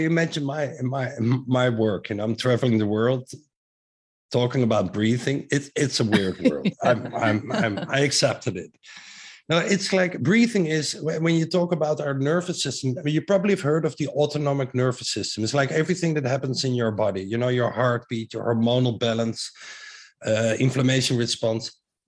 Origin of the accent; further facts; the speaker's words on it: Netherlands; accent: Dutch; English is a second language; I live in Amsterdam. Mm. As you may have heard, my accent, very Dutch accent, and I have 5 kids here